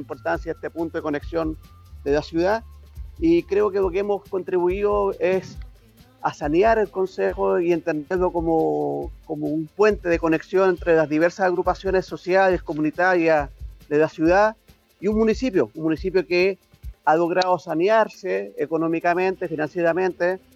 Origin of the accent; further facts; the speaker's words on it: Valparaíso, Chile; Soy un porteño nacido en el Pirán de Fulme